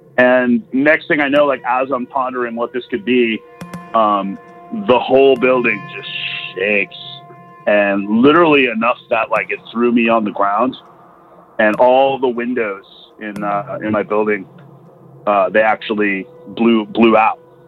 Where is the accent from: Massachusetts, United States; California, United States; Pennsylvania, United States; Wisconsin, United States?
Wisconsin, United States; I'm also from Wisconsin